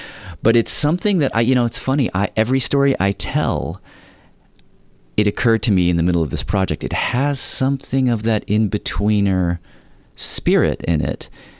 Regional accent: Nashville, Tennessee, United States; So I grew up in Nashville, Tennessee, and Nashville is

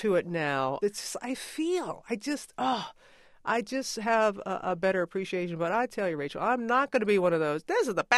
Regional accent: Pass Christian, Mississippi, United States; Less than a month later, Hurricane Katrina wiped out my hometown of Pascrochan, Mississippi.

